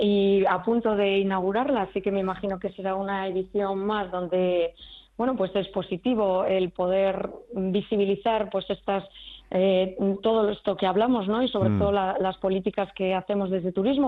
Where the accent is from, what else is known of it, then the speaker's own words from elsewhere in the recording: Basque Country, Spain; para los y las personas que somos de Vizcaya